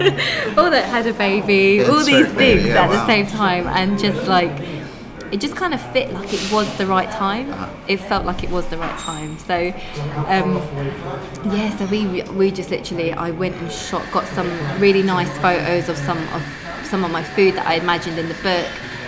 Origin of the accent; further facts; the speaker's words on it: London, United Kingdom; I'm a Londoner, I grew up here